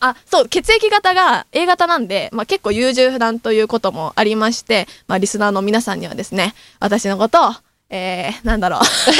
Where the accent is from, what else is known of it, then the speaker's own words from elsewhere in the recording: Nagano, Japan; moved away; 私もですね、地方出身で、長野県から、いつだったかな、まあ、そのなんか、うん、まあ、数年前に出てきて